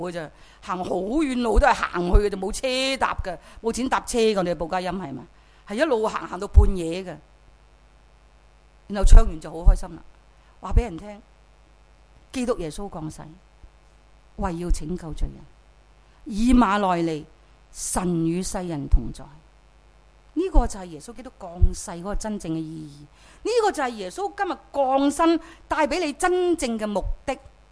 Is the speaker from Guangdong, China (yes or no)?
yes; Chaozhou, Guangdong, China; 我是潮州人